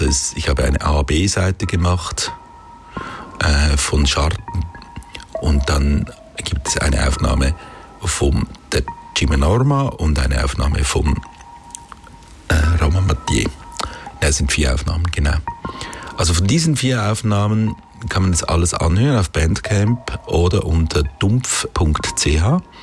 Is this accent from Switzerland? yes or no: yes; Wettingen, Aargau, Switzerland; in meinem Heimatdorf, in Wettingen bei Baden